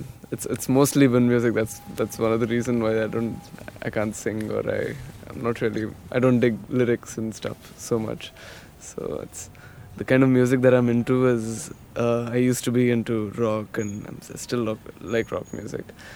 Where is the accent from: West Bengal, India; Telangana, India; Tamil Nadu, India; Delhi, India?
Telangana, India; Hyderabad; I'm from Hyderabad.